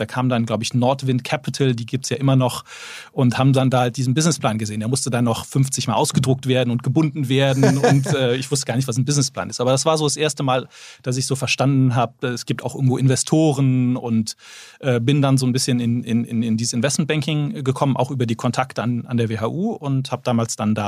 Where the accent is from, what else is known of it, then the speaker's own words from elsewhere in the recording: Bonn, North Rhine-Westphalia, Germany; und dann sind wir dann zusammen in meine Heimatstadt Bonn gezogen